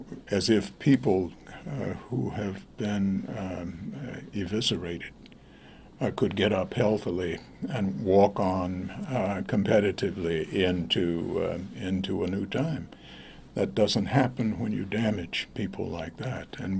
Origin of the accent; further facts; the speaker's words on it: Richmond, Virginia, United States; I grew up in Richmond, Virginia, during segregation. We were afraid of the police.